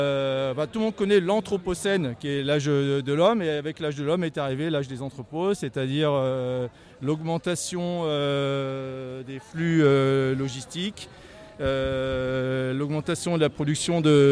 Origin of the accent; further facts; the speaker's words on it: Hauts-de-France, France; Je suis plutôt des Hauts-de-France.